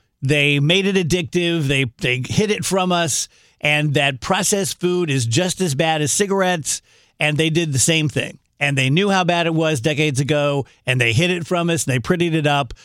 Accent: Texas, United States; Well, I'm from South Texas.

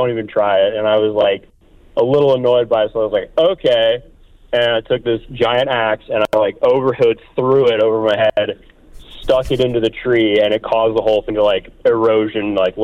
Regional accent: Alaska, United States; now in Colorado, United States; I moved from here to Colorado from Alaska. We used to have big, like, bonfires on the beach and stuff, like, overlooking some cool cliff at the ocean.

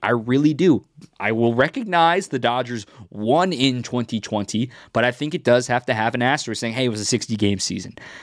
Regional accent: Arizona, United States; I'm half Mexican. I grew up in Arizona.

